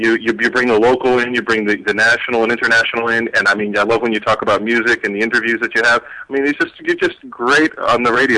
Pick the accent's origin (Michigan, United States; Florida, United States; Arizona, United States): Florida, United States; I'm born and raised in South Florida, and I've lived here most of my life in a few other places as well.